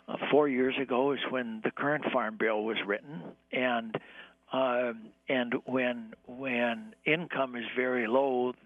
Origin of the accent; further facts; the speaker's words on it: North Dakota, United States; I grew up in North Dakota, which is a very strong farmers union state.